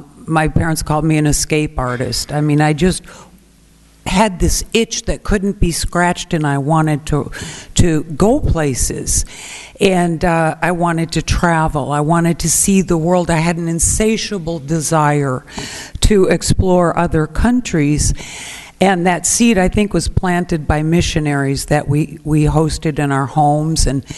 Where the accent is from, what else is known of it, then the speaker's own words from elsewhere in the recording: Madison, Wisconsin, United States; Growing up, I grew up in Madison, Wisconsin as a Cheddarhead. Yes, I talk a little funny sometimes